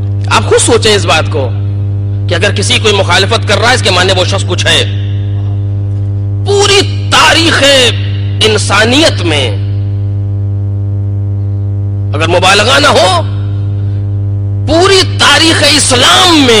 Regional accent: India; ہم ہندوستان کے رہنے والے، ہندوستان نہ جانے کتنے میلے لگا کرتے ہیں

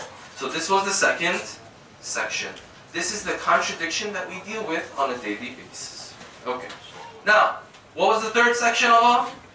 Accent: Iran; I'm from Iran

